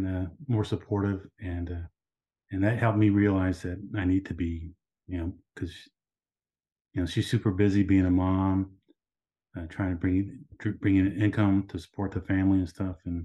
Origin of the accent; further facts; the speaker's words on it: Dallas, Texas, United States; Dallas. I'm from Dallas.